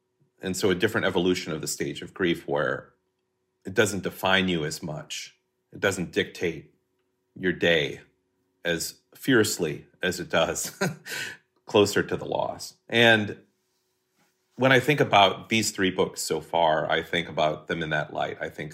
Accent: Hastings, Minnesota, United States; growing up in Hastings, Minnesota, I was convinced I would never see the name of that town mentioned in a novel by anyone at any time.

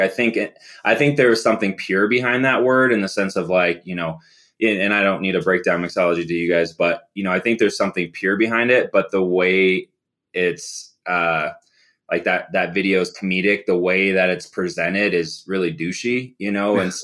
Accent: Phoenix, Arizona, United States; also born or lived in Chicago; I lived in Phoenix. I grew up in Phoenix, originally from Chicago.

